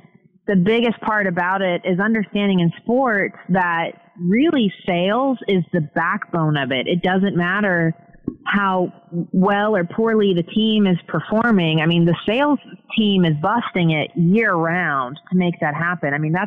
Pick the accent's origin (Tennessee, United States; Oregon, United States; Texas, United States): Texas, United States; Arlington; So growing up and having family in Texas, having had my first actual job in Texas and growing up outside of Arlington with my dad's family there, it was a natural fit.